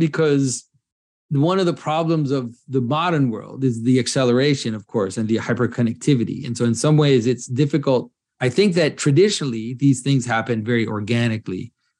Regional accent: United States; I'm an American, North American Orthodox icon carver.

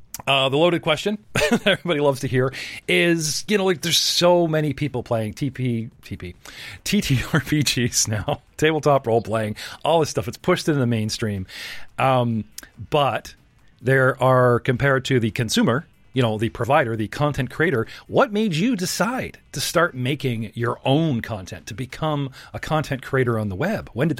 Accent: Canada; I'm from Canada.

